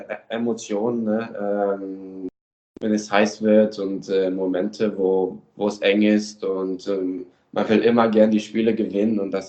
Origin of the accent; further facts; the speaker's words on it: Germany; Also da bin ich nur geboren eigentlich. Meine ganze Familie ist ja norwegisch. Ich bin in Deutschland aufgewachsen, aber den Rest war ich immer Norwegen und ja, ich bin auf jeden Fall ein Norweger.